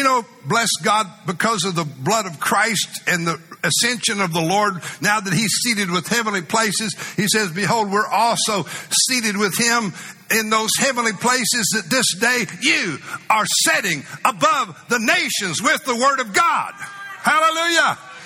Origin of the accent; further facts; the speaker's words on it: Muleshoe, Texas, United States; I'm proud that I come from Muleshoe, Texas, and I'm a country bumpkin.